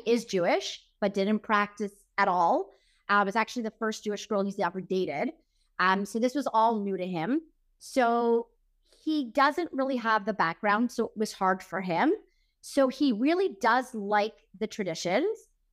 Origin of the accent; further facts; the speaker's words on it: Montreal, Quebec, Canada; born there; I was born here in Montreal, Quebec, and I've always attended Jewish schools.